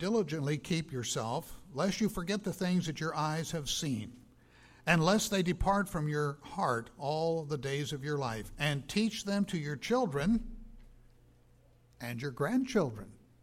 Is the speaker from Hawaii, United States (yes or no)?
no; Oregon, United States; I grew up in Oregon.